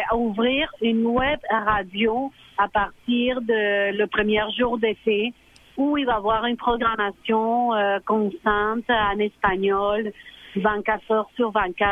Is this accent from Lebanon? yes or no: no; Santa Marta, Magdalena, Colombia; moi, j'étais colombienne, j'étais pas latino-américaine. J'étais colombienne et encore pire, j'étais de Santa Marta, je venais d'une région en particulier.